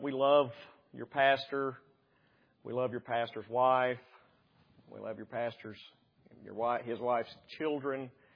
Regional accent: Alabama, United States; Well, I'm from Alabama. I readily admit

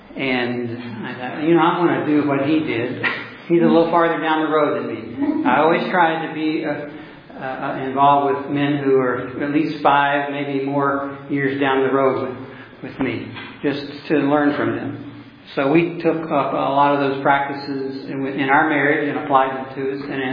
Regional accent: Oklahoma City, Oklahoma, United States; I'm a layman from Oklahoma City, Oklahoma, a retired engineer there, and I'm elder at Heritage Baptist Church.

